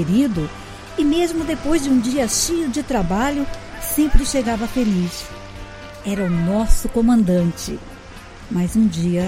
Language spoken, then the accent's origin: Portuguese; Niterói, Rio de Janeiro, Brazil; Quase toda a minha infância passei em Niterói, no Rio de Janeiro.